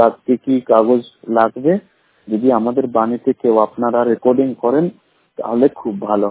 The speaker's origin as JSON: {"language": "Bangla", "town": "Allahabad", "region": "Uttar Pradesh", "country": "India", "said": "আমার বাড়ি হলো ইলাহাবাদ, আমি দুচোখে অন্ধ।"}